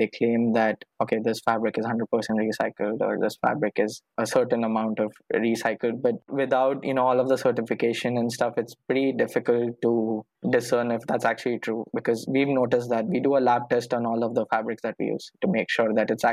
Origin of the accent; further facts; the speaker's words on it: Navi Mumbai, Maharashtra, India; I grew up in New Bombay, which is a suburb of Mumbai. It's a town of its own. You know, it's treated like a suburb. So I grew up there pretty much all my life.